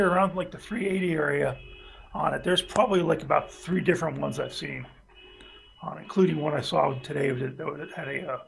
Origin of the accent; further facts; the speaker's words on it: New Jersey, United States; accent: Jersey; I've actually noticed more of my Jersey accent now that I'm down here, which I thought I had.